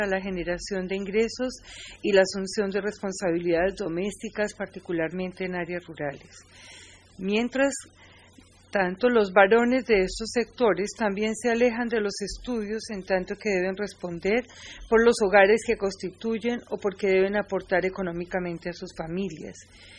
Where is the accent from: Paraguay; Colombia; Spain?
Colombia; colombiana